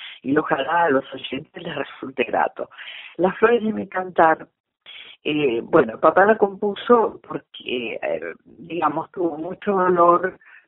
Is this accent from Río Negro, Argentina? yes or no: no; Rosario, Santa Fe, Argentina; él vivió, como yo, la niñez allá. Nosotros somos rosarinos, pero nos marcó.